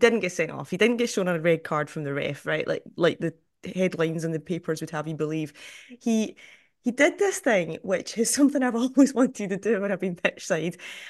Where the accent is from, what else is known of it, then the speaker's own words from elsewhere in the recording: Scotland, United Kingdom; but we all get it because we're all Scottish football fans